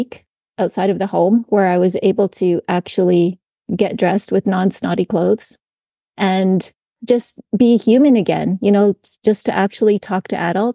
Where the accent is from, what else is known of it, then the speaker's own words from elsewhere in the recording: Saskatoon, Saskatchewan, Canada; I just moved back home to Saskatoon, where I was born and raised, got the acreage that I was raised on, and wanted to just raise my kids here. So we've been here ever since